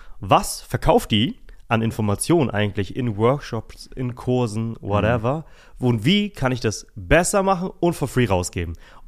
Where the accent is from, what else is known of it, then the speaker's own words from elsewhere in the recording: Anklam, Mecklenburg-Vorpommern, Germany; okay, ich fahre jetzt in meine Heimat Anklam. Anklam ist ein kleiner Ort in Mecklenburg-Vorpommern.